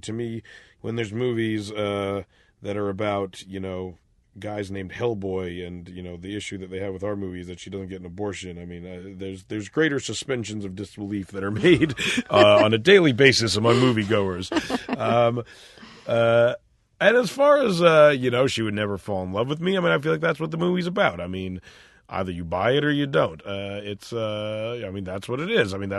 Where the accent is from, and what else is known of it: Vancouver, British Columbia, Canada; born or raised there